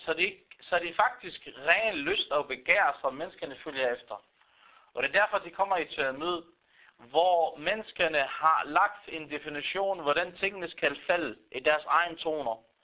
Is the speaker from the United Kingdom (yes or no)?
no; Palestine; jeg kan udtale mig som palæstinenser og palæstinensisk befolkning